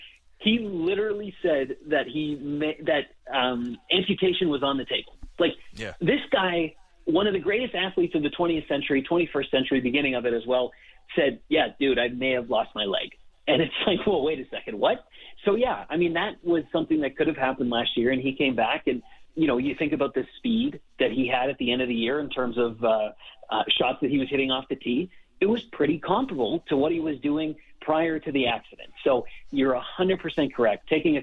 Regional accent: Canada; I actually don't think we as a Canadian sporting collective give him enough credit for actually how impressive he is week in and week out on the PGA Tour.

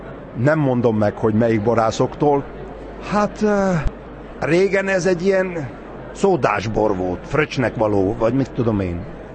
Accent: Hegykő, Győr-Moson-Sopron, Hungary; Ráadásul én bortermelő vidékről származom, Sopron környékéről, hegykörről.

